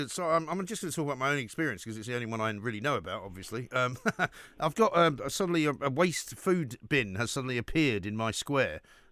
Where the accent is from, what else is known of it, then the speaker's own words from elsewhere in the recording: London, United Kingdom; I remember growing up in North London, we had a garden. There was a compost heap at the bottom of the garden. And it was a block of flats type situation.